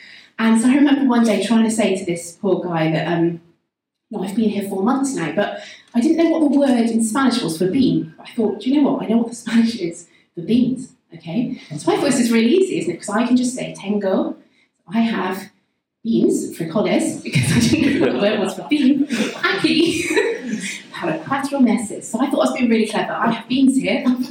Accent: Bristol, South West England, United Kingdom; So I grew up in South Bristol, in Whitchurch, and just walked around the block

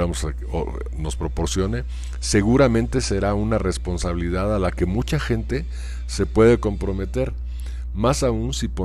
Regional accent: Mexico; Porque en verdad así somos los mexicanos

